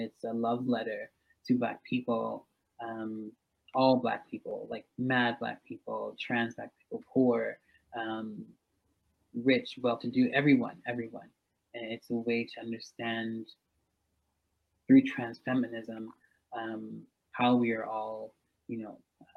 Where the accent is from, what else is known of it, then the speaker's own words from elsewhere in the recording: Bermuda; now in Toronto, California, United States; I'm from Bermuda, and so I understand that the music of Calypso is revolution music, right?